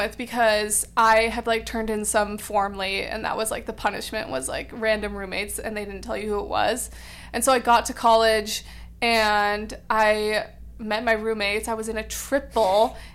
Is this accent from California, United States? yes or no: no; Portland, Oregon, United States; Okay, so I grew up in Portland, and I really wanted to get, like, as far away from home as possible